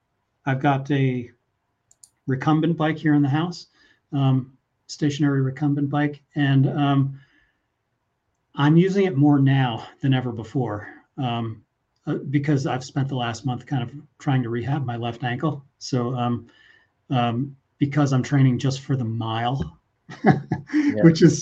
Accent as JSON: {"language": "English", "town": "Peekskill", "region": "New York", "country": "United States", "tie": "born or raised there", "said": "because I lived in upstate till I was 12 years old. I was born in New York City and then lived in Peekskill for."}